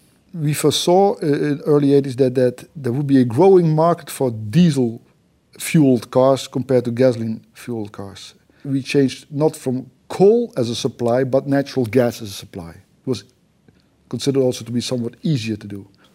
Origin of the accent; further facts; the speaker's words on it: Netherlands; English is a second language; it's very close to my hometown in the Netherlands.